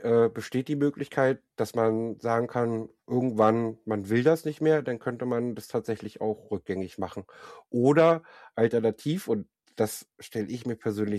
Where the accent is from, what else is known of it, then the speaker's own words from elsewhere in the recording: Potsdam, Brandenburg, Germany; Aber ich komme tatsächlich ursprünglich aus Potsdam, bin also stolzer Ossi mit Leib und Seele. Und ich glaube, ich liebe meine Heimat